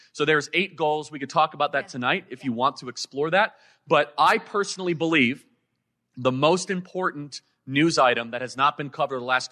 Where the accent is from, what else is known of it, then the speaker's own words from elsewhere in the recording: Illinois, United States; now in Indiana, United States; I love Indiana. I grew up in Illinois, right across the border. Any other refugees from Illinois?